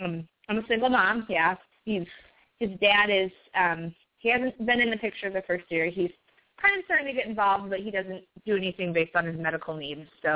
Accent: Minnesota, United States; We're from Minnesota, so if you know a little bit about Minnesota

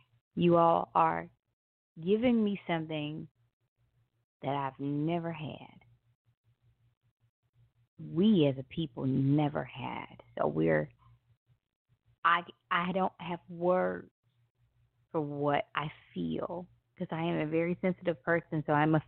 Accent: Memphis, Tennessee, United States; I am from Memphis, Tennessee, the site where Dr. King was assassinated.

